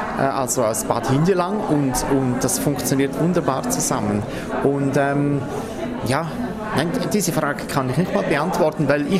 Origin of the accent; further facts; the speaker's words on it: Appenzell, Switzerland; Bei uns in Appenzell kommt das in unserer Musik jetzt eher wenig vor.